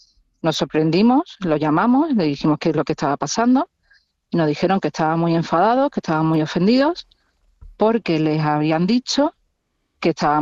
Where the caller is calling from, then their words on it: Granada, Andalusia, Spain; soy de Granada.